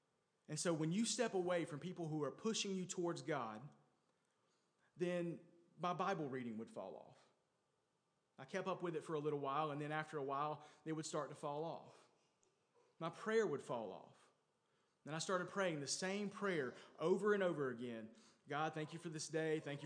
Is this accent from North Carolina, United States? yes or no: yes; Wilkesboro, North Carolina, United States; And I went to Appalachian State University, I'm from Wilkesboro, so it was only about 45 minutes from my hometown.